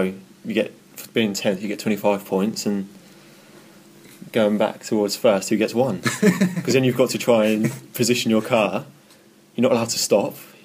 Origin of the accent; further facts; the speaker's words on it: United Kingdom; being British and being a Hamilton fan